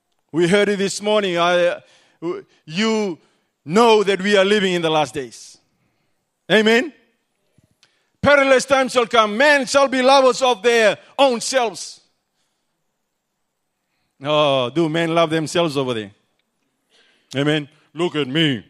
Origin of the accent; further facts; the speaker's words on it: Fiji; Even I come from Fiji. They say where the place where the world should be. And then we had four coups.